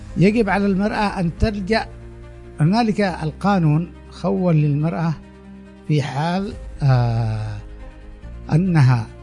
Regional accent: Yemen; بحسب العرف والعادات والتقاليد الموجودة لدينا في اليمن

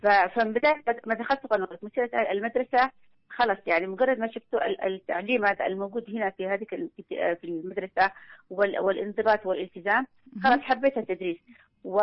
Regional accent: Taiz, Taiz Governorate, Yemen; ولدت في تعز، درست المرحلة الابتدائية وفي مدرسة سبع، والإعدادية في مدرسة الثانوية والإعدادية في مدرسة بلقيس البنات. التحقت بجامعة تعز كلية العلوم تخصص كيمياء بيولوجي.

